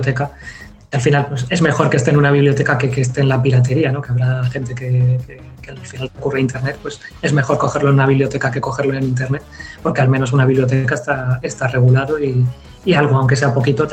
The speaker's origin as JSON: {"language": "Spanish", "town": "Vigo", "region": "Galicia", "country": "Spain", "said": "yo soy de Vigo, vivo aquí en Vigo"}